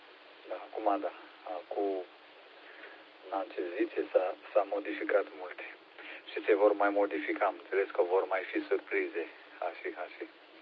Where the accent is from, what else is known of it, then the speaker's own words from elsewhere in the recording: Bacău, Bacău County, Romania; sunt din Bacău.